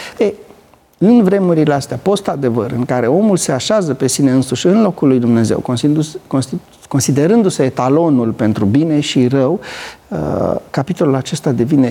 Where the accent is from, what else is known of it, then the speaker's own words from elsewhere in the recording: Romania; Noi ca români, de exemplu, spunem 96%, după alții chiar mai mult, că suntem creștini.